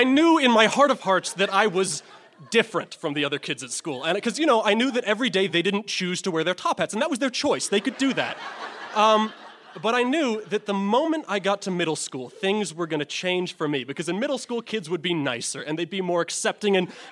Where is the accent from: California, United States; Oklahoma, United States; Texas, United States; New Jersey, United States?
Texas, United States; I grew up in Central Texas.